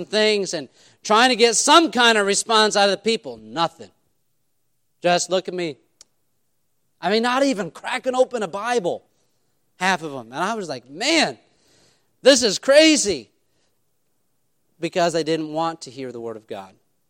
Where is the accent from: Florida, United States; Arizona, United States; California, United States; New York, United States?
New York, United States